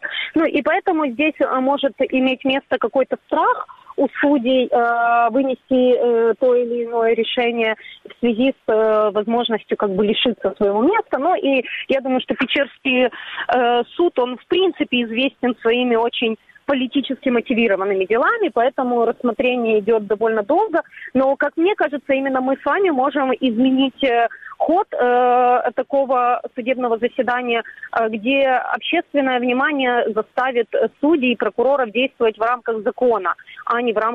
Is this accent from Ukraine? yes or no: yes; Crimea, Ukraine; Хотя я крымчанка, и для меня это принципиально важное дело.